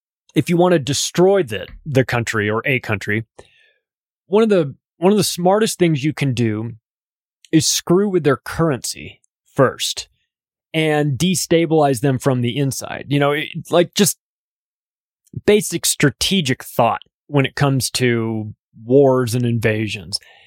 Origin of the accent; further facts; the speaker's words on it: United States; I wish I were wrong about this, because I'm an American. I want America to do well.